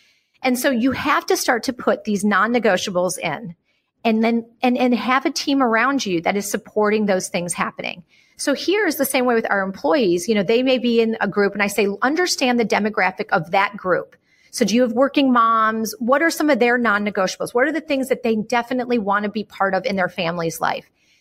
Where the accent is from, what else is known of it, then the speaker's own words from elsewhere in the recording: Texas, United States; now in Beverly Hills, United States; So, you know, I'm from Texas.